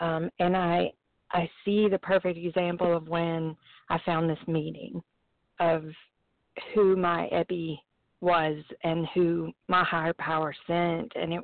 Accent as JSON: {"language": "English", "region": "Alabama", "country": "United States", "said": "from Alabama. I'm a compulsive overeater."}